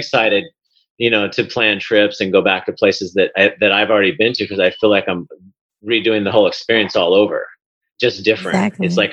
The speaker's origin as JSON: {"language": "English", "region": "California", "country": "United States", "tie": "born or raised there", "said": "I grew up in California and I'd been to Mexico and Canada, but never outside of the US."}